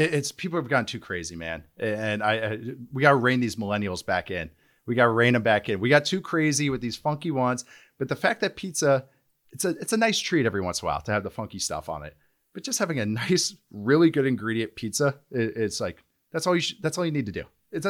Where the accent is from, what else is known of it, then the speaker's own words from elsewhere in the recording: Midwest, United States; Can you believe I'm from the Midwest?